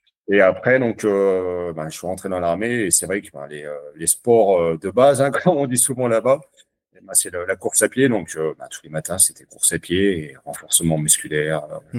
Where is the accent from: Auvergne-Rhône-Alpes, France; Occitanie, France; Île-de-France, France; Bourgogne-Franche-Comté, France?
Bourgogne-Franche-Comté, France; Je suis originaire de Saône-et-Loire, entre Chalon-sur-Saône et Mâcon.